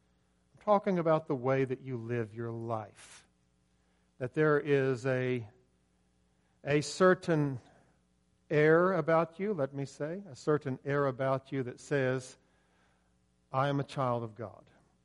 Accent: Ironton, Ohio, United States; Now, I grew up on the Ohio River. I grew up on Ironton, Ohio, but I could see Kentucky, the promised land, from where I lived.

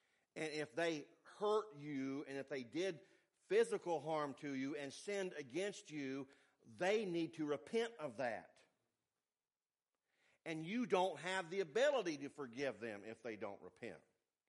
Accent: the South, United States; When I was a young man growing up in the South, I was a Braves fan.

